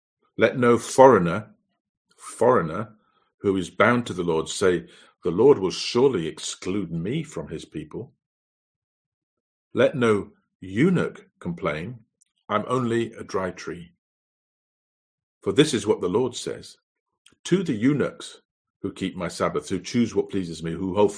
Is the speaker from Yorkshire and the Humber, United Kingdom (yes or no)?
yes; Yorkshire and the Humber, United Kingdom; So, you know, I'm from Yorkshire and everybody else isn't.